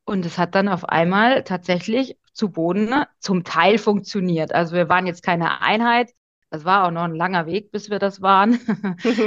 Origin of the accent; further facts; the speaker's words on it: Bavaria, Germany; Ich komme aus dem Bayerischen Wald und lebe hier mit meiner Familie, meinem Mann und meiner Mutter auf unserem kleinen eigenen Traum, also unserem eigenen kleinen Hof am Waldrand.